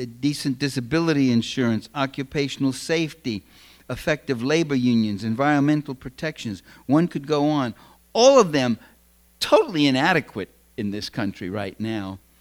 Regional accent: New York City, New York, United States

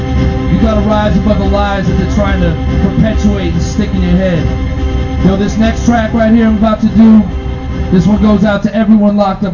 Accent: Los Angeles, California, United States; I grew up in Los Angeles. I was a city boy, kind of worked into the capitalist system.

